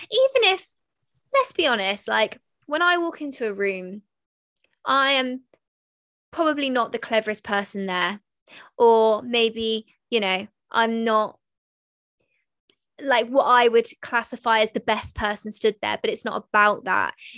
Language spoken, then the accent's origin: English; Bath, South West England, United Kingdom; when I first started out, when I was 18 from Bath, I couldn't afford to get the train.